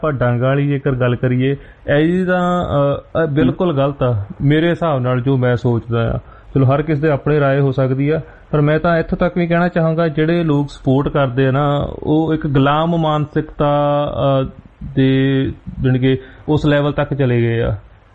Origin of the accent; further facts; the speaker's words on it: Punjab, India; ਅਸੀਂ ਪੰਜਾਬ ਦੇ ਲੋਕ ਤਾਂ ਹਜੇ ਡੰਡਿਆਂ ਤੋਂ ਡਰ ਕੇ ਬੈਠ ਰਹੇ ਹਾਂ ਬੇਸ਼ੱਕ